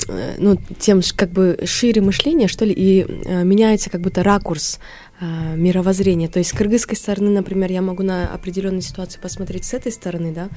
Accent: Jalal-Abad Region, Kyrgyzstan; accent: Kyrgyz; moved away as an adult; now in Saint Petersburg, Russia; То есть южные. И как бы я большее время... говорила на кыргызском языке, у меня даже был акцент. И после турецкого лицея я училась в Джалабаде, а после него еще плюс турецкий и плюс еще узбекский смешался

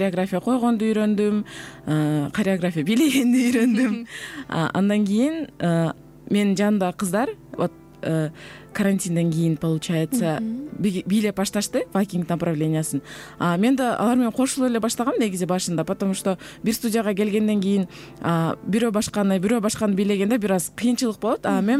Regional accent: Jalal-Abad, Jalal-Abad Region, Kyrgyzstan; Мен өзүм Жалал Абадтан болом. Жалал Абадта төрөлгөм, ошол жакта мектепти аяктагам. Андан кийин Кыргыз Түрк Манас университетине окууга тапшырып, ал жактан туризм факультетин аяктагам.

